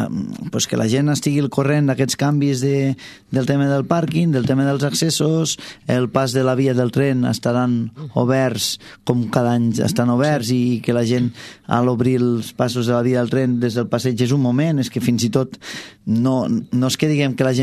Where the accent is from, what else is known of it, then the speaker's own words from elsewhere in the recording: Balaguer, Catalonia, Spain; els que som de Balaguer